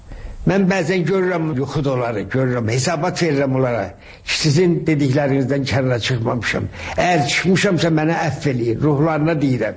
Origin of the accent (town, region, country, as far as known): Shaki, Shaki-Zagatala, Azerbaijan; born or raised there